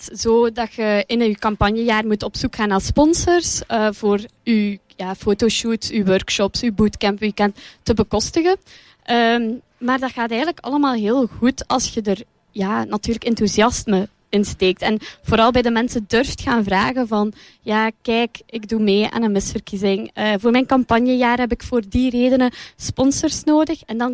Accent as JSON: {"language": "Dutch", "town": "Zottegem", "region": "Flanders", "country": "Belgium", "tie": "born or raised there", "said": "ik ben een Zottegemse, geboren en getogen in Zottegem. Ik ben 24 jaar"}